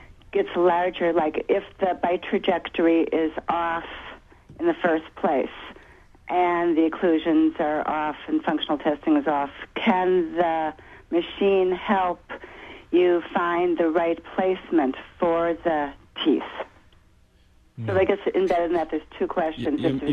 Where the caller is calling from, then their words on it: California, United States; Hi, thanks. SoCal.